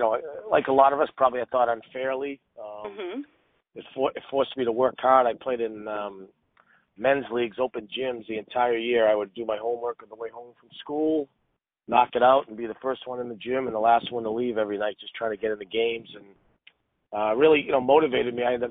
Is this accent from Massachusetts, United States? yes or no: yes; Medford, Massachusetts, United States; You know what? Medford's about 5 miles from the downtown Boston, so mm-hmm. – I grew up a hockey player.